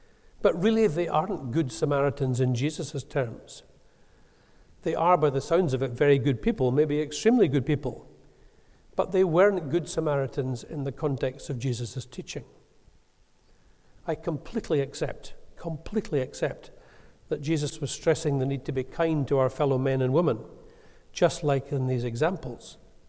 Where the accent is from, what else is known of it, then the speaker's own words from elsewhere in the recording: Scotland, United Kingdom; Most of you should know that I come from Ayrshire by now.